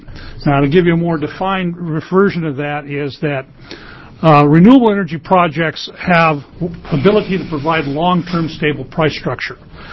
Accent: Bend, Oregon, United States; I'm from Bend, Oregon

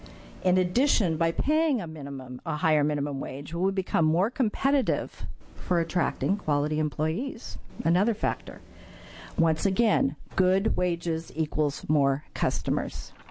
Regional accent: Oregon, United States; also born or lived in McMinnville / Pendleton; I'm a proud Oregon native. I was born in McMinnville. I finished high school in Pendleton, and I've lived in Portland for 30 years

